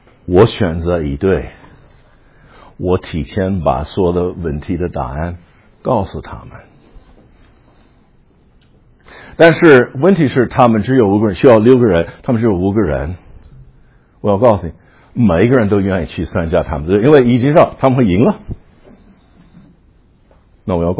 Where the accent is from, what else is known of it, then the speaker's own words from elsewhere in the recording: United States; 你们都知道我是美国的，我要承认我的国家的领袖特骄傲的